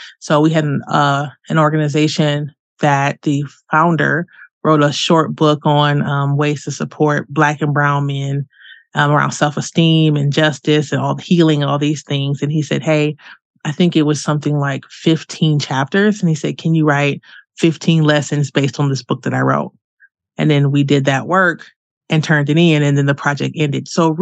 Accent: Detroit, Michigan, United States; now in Denver, United States; I am originally from Detroit. I live in Denver

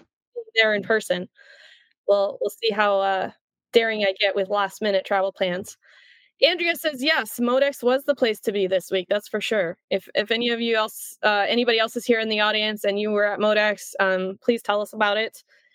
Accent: Iceland; Growing up in Iceland, we also have a problem with it being dark in the wintertime.

